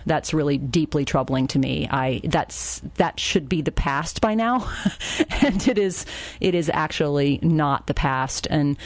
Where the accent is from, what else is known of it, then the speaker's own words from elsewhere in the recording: Atlanta, Georgia, United States; I grew up in Atlanta in a time of integrated schools